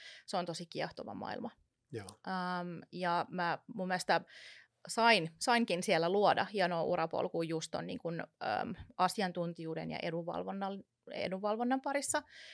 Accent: England, United Kingdom; now in Finland; lapsenahan mä koin Englannissa, että mä oon suomalainen vieraassa maassa, mutta sittenhän se kääntyi niin, että mä koin, että mä oon englantilainen. Ja nyt sitten, kun me silloin muutettiin Suomeen

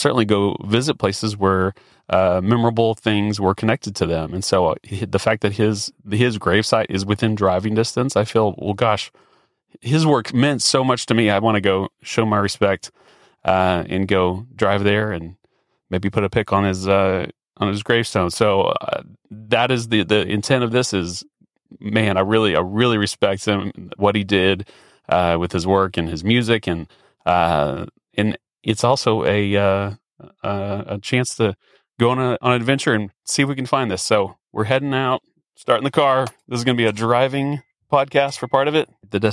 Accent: Dallas, Texas, United States; But for me, as a kid growing up in the Dallas area, there was just always … was just always someone that you heard people talk about with reverence

